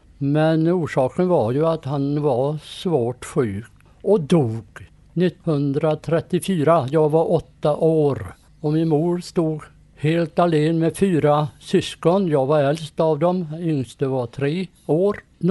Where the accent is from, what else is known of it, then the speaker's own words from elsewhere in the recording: Dals Rostock, Västra Götaland County, Sweden; also born or lived in Mellerud; now in Partille, Sweden; Jag är uppväxt i Dals Råstock i Dalsland. Ett litet samhälle uppväxt på Kroppefjäll. Men det är ändå inte min födelseort, för den är från Mellerud. Mina föräldrar var statare